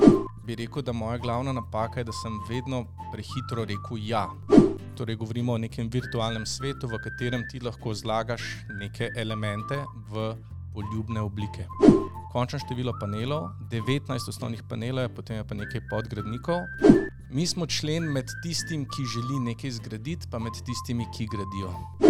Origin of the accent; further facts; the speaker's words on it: Vrhnika, Central Slovenia, Slovenia; Jaz sem izhajam iz Vrhnike. Moj oče pa živi v Škofji Loki